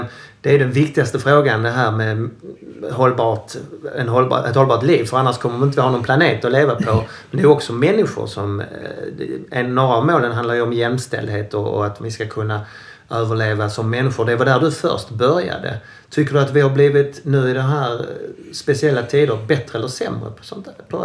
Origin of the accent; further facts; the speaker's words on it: Skåne, Sweden; Jag är ju nästan från Ystad. Jag är uppväxt en mil utanför Ystad.